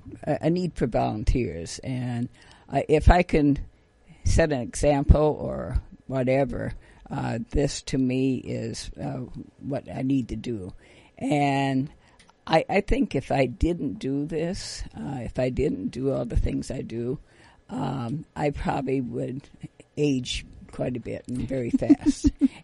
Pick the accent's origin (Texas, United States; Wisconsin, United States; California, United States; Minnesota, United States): Minnesota, United States; also born or lived in Sioux City, Iowa; I was born in Sioux City, Iowa, and I grew up in Minnesota.